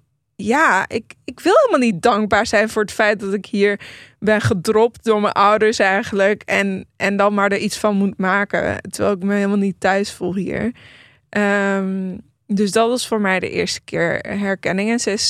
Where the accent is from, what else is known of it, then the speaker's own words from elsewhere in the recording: Iran; toen ik in Iran boeken las, was dat niet iets wat bij me opkwam. Want dat was gewoon, ik was gewoon in mijn thuisland.